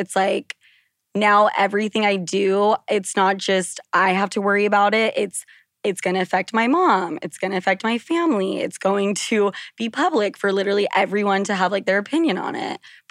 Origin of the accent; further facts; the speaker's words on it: Utah, United States; Also, I grew up in Utah, and like, you're so scared to say, it's not, oh my God, it's oh my gosh.